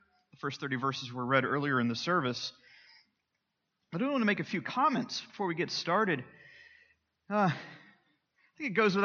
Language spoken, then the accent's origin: English; Deep South, United States; I grew up in the Deep South, where it is often believed that to be Christian is to be American and vice versa.